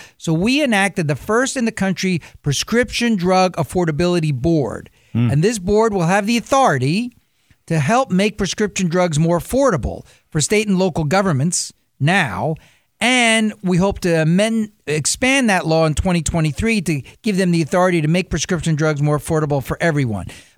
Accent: New Jersey, United States; also born or lived in Italy; now in Baltimore, United States; I was born in Italy, grew up in New Jersey, and came to Baltimore for undergrad at Johns Hopkins in the 70s.

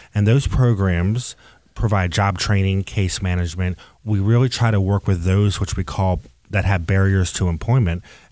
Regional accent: Rosedale, Maryland, United States; also born or lived in California; I am. I grew up in Rosedale. I lived in Parkville forever and had a brief stint in California for a while.

